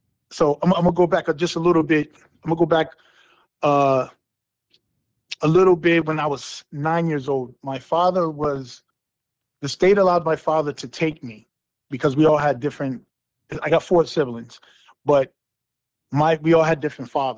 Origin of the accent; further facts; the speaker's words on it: New London, Connecticut, United States; also born or lived in Minnesota; I grew up in New London, Connecticut. I'm originally from Minnesota, but I've been in New London, Connecticut since the age of four.